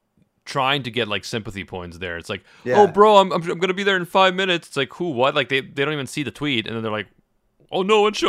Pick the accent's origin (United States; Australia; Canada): Canada; So, and of course, you know, we're Canadian, but we're going to see a bunch of American politics shit constantly